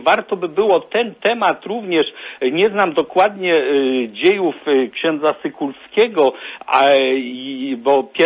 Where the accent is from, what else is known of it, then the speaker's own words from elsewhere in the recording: Gdańsk, Pomeranian Voivodeship, Poland; now in Bavaria, Germany; w tej chwili jestem z Bawarii, a pochodzę z Gdańska, ale korzenie mojej rodziny ze strony ojca wywodzą się właśnie z między Końskimi a Opocznem, to znaczy Ruda Maleniecka, Wyszyna Machorowska, Maleniec.